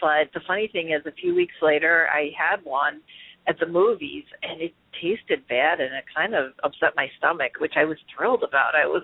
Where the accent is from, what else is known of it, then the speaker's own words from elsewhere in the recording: Chicago, Illinois, United States; Growing up in the Midwest in Chicago, first of all, we didn't call it diet soda. We called it pop.